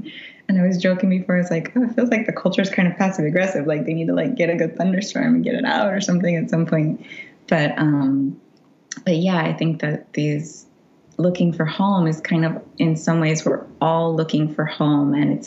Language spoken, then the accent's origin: English; Florida, United States; so I grew up in Central Florida, and the landscape, of course, just completely shaped me.